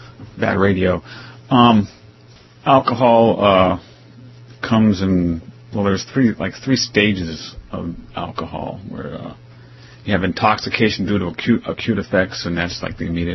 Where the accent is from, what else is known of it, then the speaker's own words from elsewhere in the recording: International Falls, Minnesota, United States; When I was growing up in International Falls, Minnesota, my dad was a border patrolman on the border there.